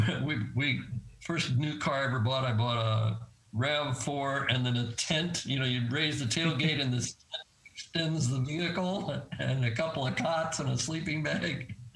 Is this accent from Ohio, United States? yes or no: yes; Ohio, United States; So I grew up in Western Ohio in a small town